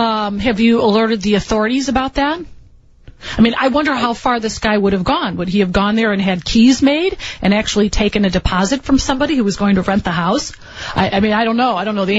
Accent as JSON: {"language": "English", "town": "Berwyn", "region": "Illinois", "country": "United States", "tie": "born or raised there", "said": "Because back in the day, back when I grew up in Berwyn, you know, people kind of watched out for each other."}